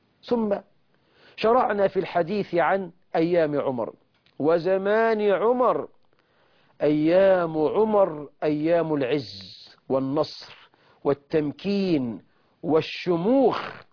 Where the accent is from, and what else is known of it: Egypt